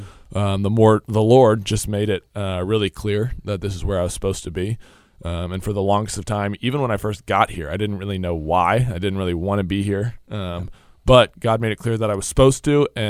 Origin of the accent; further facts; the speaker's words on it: Argyle, Texas, United States; So, like I said, I grew up in Argyle, Texas.